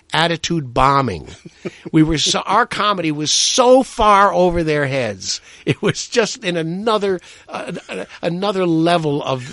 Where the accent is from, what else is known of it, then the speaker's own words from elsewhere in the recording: Indiana, United States; I'm from the Midwest, and I'm from northern Indiana. The fact that I'm of Amish and Irish ancestry might have something to do with it